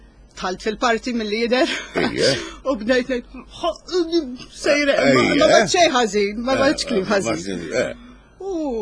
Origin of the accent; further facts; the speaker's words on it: Burmarrad, Northern Region, Malta; also born or lived in Australia; Twelit l-Awstralja, però minn tfulijti dejjem għexx Burmarrat.